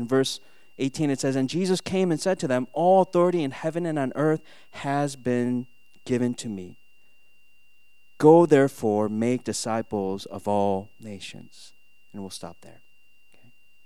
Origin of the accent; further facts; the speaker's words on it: Minnesota, United States; because I grew up in Minnesota, and I'm a huge Minnesota fan.